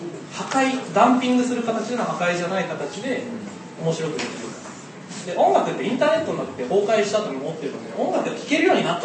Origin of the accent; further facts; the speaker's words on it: United States; now in Japan; 実はアメリカ育ちで、日本の文化知らずに育ったんです。